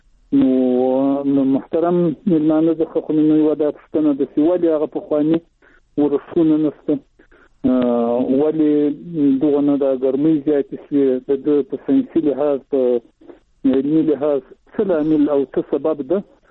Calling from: Shahjoy, Zabul, Afghanistan; د زابل ولایت شاجیل ولسوالي

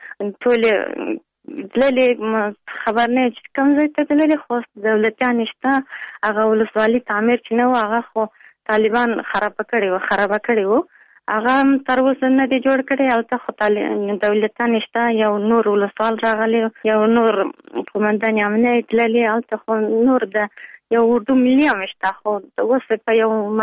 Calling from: Pul-e-Khumri, Baghlan, Afghanistan; د پلخمري.

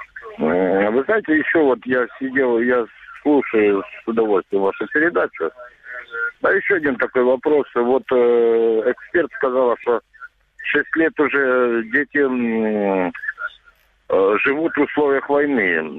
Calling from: Luhansk Oblast, Ukraine; Луганская область.

